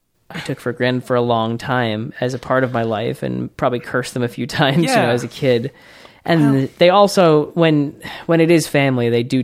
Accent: Boston, Massachusetts, United States; and you know, we grew up in Boston

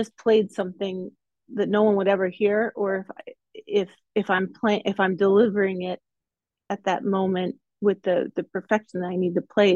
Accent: Philadelphia, Pennsylvania, United States; And it's the … my hometown, and they're, my opinion, the greatest orchestra.

